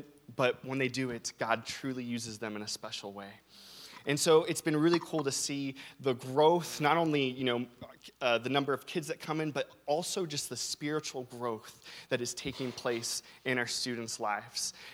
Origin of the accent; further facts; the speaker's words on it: California, United States; I grew up in California, and boy, do I miss California during the winter months.